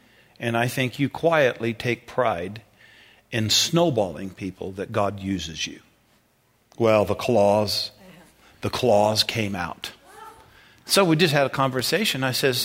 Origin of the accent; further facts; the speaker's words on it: United States; because I'm young buck, I'm a Yankee, I'm from America, I'm not Canadian.